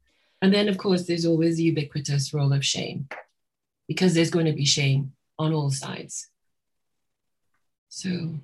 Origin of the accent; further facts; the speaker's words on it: Trinidad & Tobago; I guess I knew that because I grew up in Trinidad.